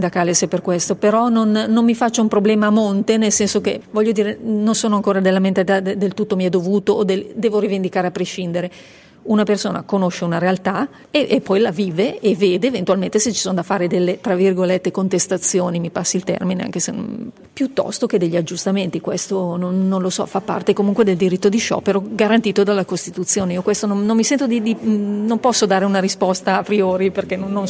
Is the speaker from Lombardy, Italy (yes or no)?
yes; Milan, Lombardy, Italy; Sono milanese, nata a Milano … ho 52 anni